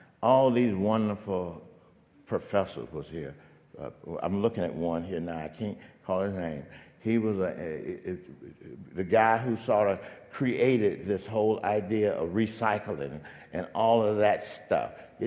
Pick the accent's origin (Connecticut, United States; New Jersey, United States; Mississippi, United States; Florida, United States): Mississippi, United States; But I came here back in those days, and I'm growing up in Mississippi in all of the poverty and racism and bigotry.